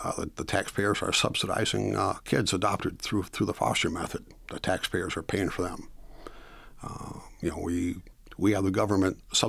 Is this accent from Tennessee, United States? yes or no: no; Pennsylvania, United States; born there; Well, I was born in Pennsylvania. I've been in Michigan since 1956.